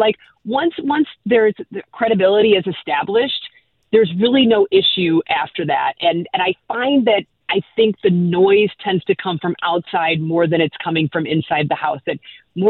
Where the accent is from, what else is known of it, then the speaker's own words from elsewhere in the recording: Fenton, United States; I grew up in Fenton. We consider ourselves a soccer part of town